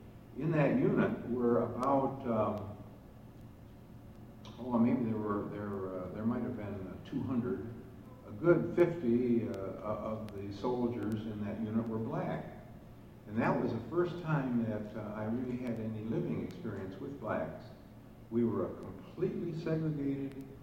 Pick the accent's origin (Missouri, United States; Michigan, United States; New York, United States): Michigan, United States; Dearborn; I mean, I remember growing up in Dearborn. My folks left a house at Woodward and Forest and bought a piece of land out in Dearborn and built a house.